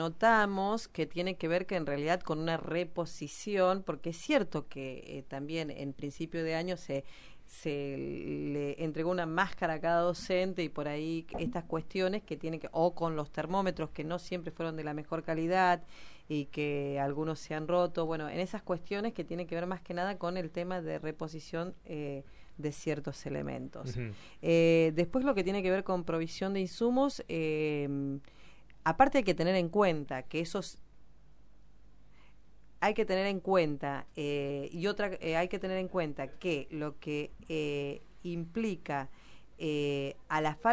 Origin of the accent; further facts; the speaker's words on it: Allen, Río Negro, Argentina; somos de la zona del Valle, yo puntualmente soy de Allen